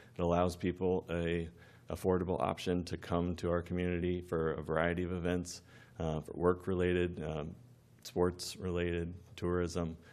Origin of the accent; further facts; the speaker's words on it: Missouri, United States; We're both born and raised in Missouri. I've been a member of this community for 15 years.